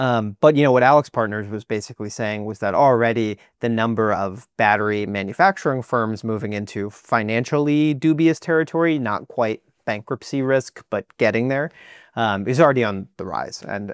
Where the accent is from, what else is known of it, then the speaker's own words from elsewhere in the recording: Midwest, United States; Yeah, I'm from the Midwest, so I just brought a casserole.